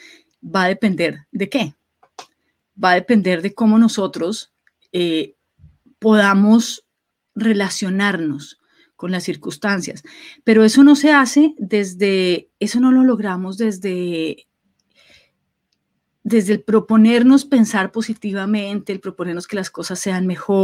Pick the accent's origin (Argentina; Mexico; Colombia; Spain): Colombia; moved away; en un país como mi país de origen, que es Colombia.